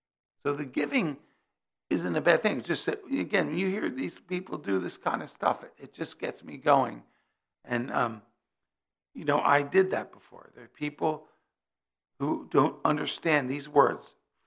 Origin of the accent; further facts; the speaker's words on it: New Jersey, United States; And I said, no, we're from the Garden State.